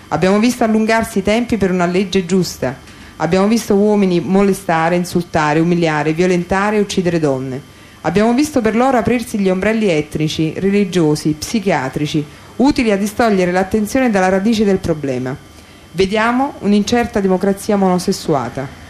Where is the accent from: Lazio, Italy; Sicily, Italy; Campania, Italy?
Campania, Italy; Naples; now in Trento, Italy; io appunto non sono di Trento propriamente, ma anzi di Napoli